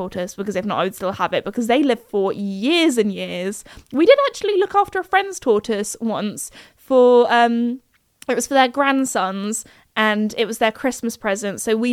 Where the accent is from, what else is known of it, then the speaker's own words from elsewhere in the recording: United Kingdom; And again, I am a British gal. I am not used to the heat